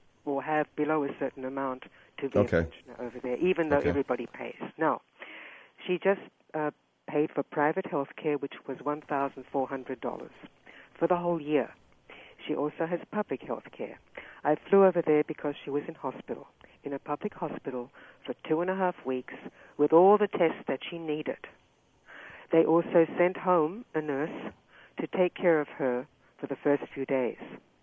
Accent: Australia; now in United States; Let me say I've lived in this country for over 30 years, and I grew up in Australia

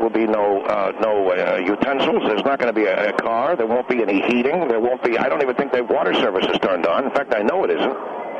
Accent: United States; I'm a patriot. I'm an American.

